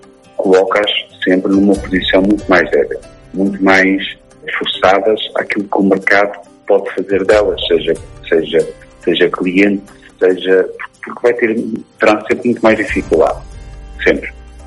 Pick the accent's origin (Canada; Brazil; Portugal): Portugal; eu naturalmente aplaudo enquanto gestor e enquanto português.